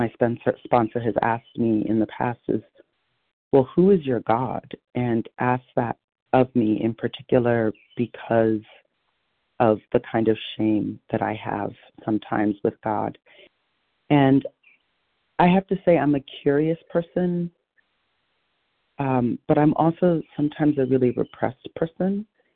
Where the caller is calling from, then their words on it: Vermont, United States; I'm calling from Vermont.